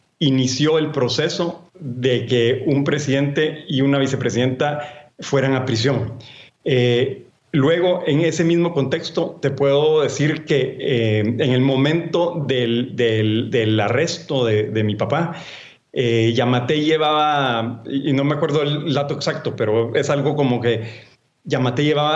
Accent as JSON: {"language": "Spanish", "country": "Guatemala", "said": "por ponerle los ojos a Guatemala y por seguir lo que está pasando en mi país"}